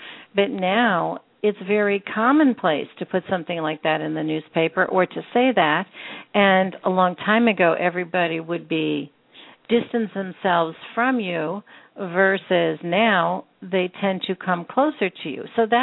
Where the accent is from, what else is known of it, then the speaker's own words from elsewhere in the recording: Northeast, United States; I mean, I grew up in the Northeast.